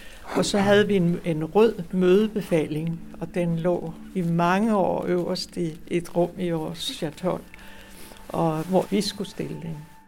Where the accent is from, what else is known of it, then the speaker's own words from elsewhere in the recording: Region of Southern Denmark, Denmark; også fordi, at jeg er opvokset over i Sønderjylland.